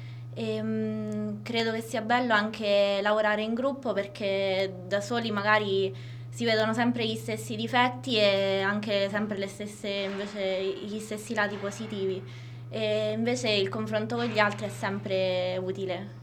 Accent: Terni, Umbria, Italy; dopo un po' di anni che studiavo a Roma sono tornata un po' a vivere la vita di Terni

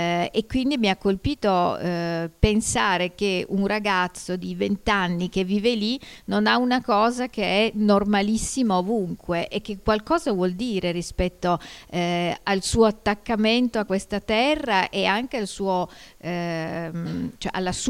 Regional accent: Turin, Piedmont, Italy; io sono torinese, però ho spesso lavorato con persone del sud e quindi ho nella testa questo linguaggio

